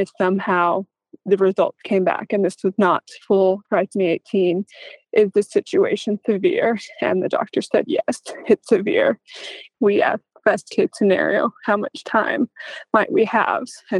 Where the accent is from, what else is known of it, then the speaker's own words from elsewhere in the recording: Texas, United States; I'm a Texan. I'm a mother of two. I have been in Texas, raised here.